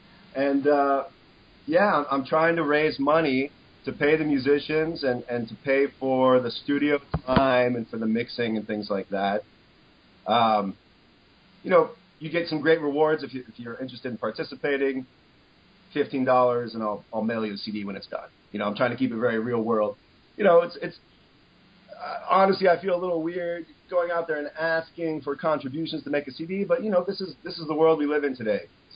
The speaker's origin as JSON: {"language": "English", "town": "Indianapolis", "region": "Indiana", "country": "United States", "said": "I'm actually from Indianapolis, and which is also where Wes is from."}